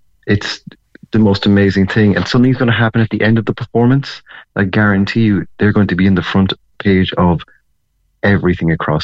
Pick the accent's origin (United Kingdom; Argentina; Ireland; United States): Ireland; People are just coming up and they find out I'm Irish and they're going, They can't believe it.